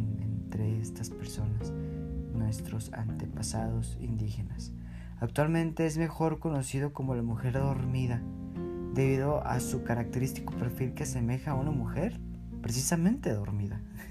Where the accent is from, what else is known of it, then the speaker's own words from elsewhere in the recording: Guadalajara, Jalisco, Mexico; Pues nosotros que somos de Guadalajara, que estamos bastante alejados, bueno, relativamente alejados de estos cerros